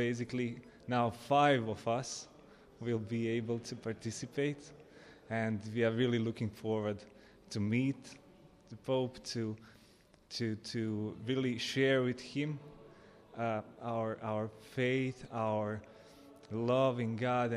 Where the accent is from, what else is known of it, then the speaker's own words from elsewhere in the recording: Bosnia & Herzegovina; now in Croatia; I was a refugee in that time from Bosnia. I was born in Bosnia, and I came in Zagreb in Croatia just a few days.